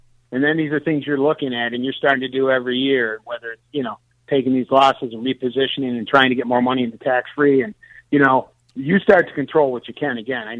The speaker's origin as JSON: {"language": "English", "town": "Detroit", "region": "Michigan", "country": "United States", "said": "I'm originally from Detroit. I-375, I've been on it many times."}